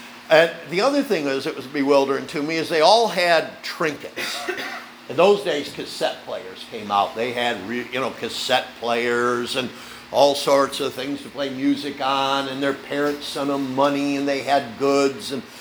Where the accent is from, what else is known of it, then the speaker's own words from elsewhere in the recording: New York, United States; And, you know, I grew up in Cattaraugus County, barefoot or whatever else.